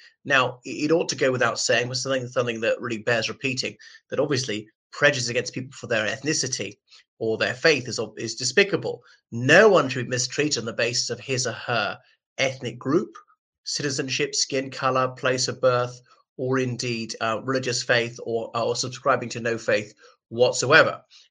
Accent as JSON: {"language": "English", "country": "Ireland", "said": "from Ireland."}